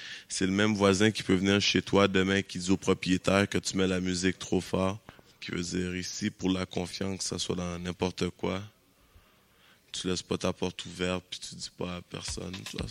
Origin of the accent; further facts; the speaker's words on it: Quebec, Canada; born there; comme moi, je peux pas vraiment pour dire pour Haïti parce que je suis né au Québec.